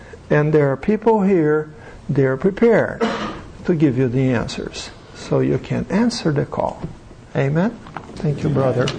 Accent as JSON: {"language": "English", "country": "Brazil", "said": "I'm from Brazil, different culture, so..."}